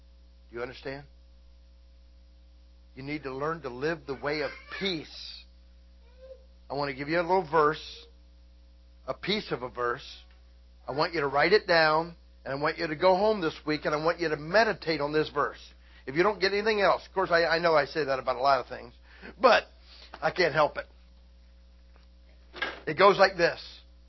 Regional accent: Auburn Hills, Michigan, United States; and I grew up in Auburn Hills, Pontiac area

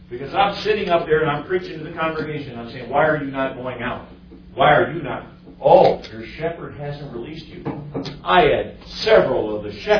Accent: Lansing, Michigan, United States; Pastor Dance, our administrator from Lansing. He's our administrator, pastor from Lansing. That's my hometown.

